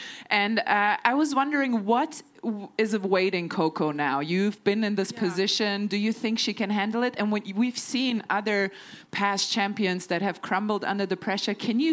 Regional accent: Germany; I'm European. I'm from Germany.

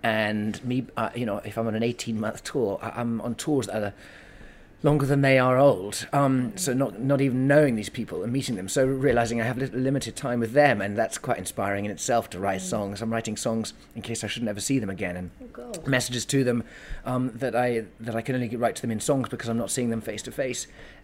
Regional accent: United Kingdom; he and I are really close, but we're British men, ex-army, both of us, who are emotionally stunted.

